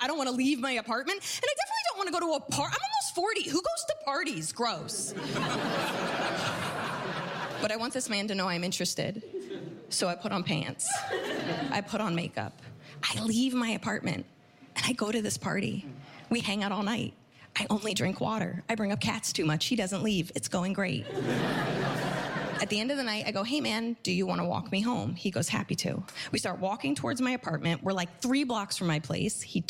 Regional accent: New Jersey, United States; I definitely think growing up in New Jersey ruined my personality.

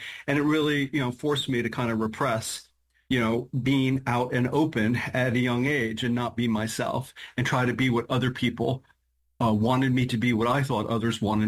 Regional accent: New York, United States; That's right. And if any of your guests have never heard of Long Island, you know, it's a horror story.

